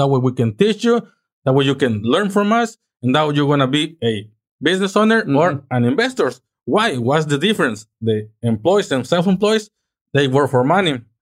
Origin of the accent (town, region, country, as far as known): Mexico; English is a second language; now in United States